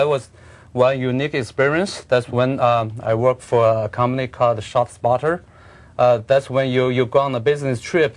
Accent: China; English is a second language; now in United States; I'm from China. I've been working and studying in U.S. For 12 years. Before Microsoft, I've been working primarily in the Bay Area.

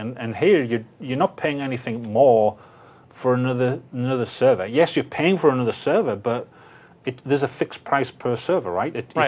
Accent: Northern England, United Kingdom; I'm from Northern England, so the accent is not quite Scottish, not quite Irish, definitely not New Zealand or Australia or South Africa or anywhere else.

